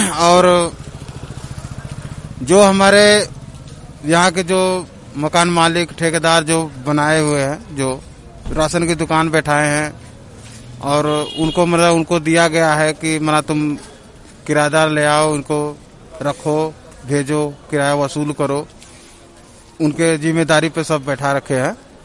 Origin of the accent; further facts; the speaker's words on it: Varanasi, Uttar Pradesh, India; मैं बनारस से रहने वाला हूं। मैं यहां 6 साल से रह रहा हूं यहां सर